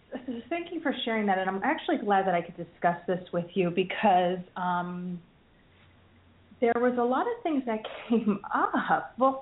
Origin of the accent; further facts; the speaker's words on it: New Jersey, United States; I'm from New Jersey.